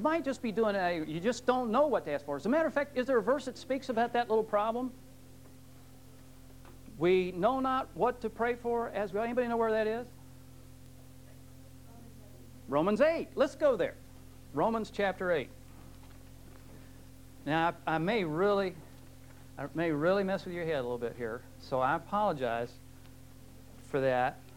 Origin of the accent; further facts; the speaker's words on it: Manassas, Virginia, United States; When I was a kid, I grew up partly in Manassas, Virginia. Everybody know where Manassas is?